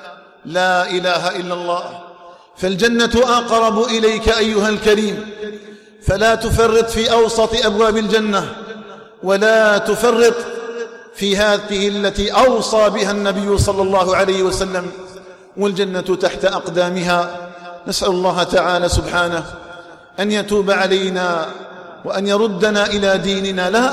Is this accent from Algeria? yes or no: yes; Algeria; اللهم اجعل بلدنا الجزائر آمنا مطمئنا